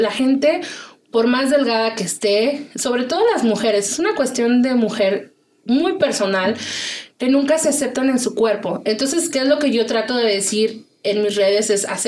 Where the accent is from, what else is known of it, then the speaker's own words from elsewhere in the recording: Guadalajara, Jalisco, Mexico; Soy de Guadalajara, estudié ciencias de la comunicación.